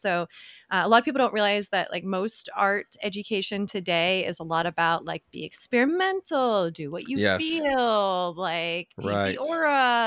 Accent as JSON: {"language": "English", "region": "Ohio", "country": "United States", "tie": "born or raised there", "also_born_or_lived": "Dayton", "said": "It's true. I'm a bit of a wanderer. I grew up mostly in Ohio. I was born in the Dayton area there."}